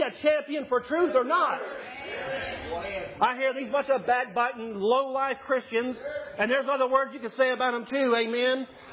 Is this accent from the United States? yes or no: no; China; also born or lived in Taiwan / Hong Kong; I grew up overseas. I grew up in China and Taiwan and Hong Kong, and I've been, halfway around the world.